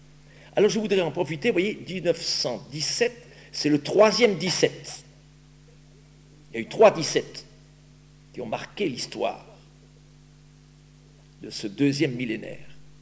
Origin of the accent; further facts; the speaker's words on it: Grand Est, France; Je suis alsacien, de mère, de naissance.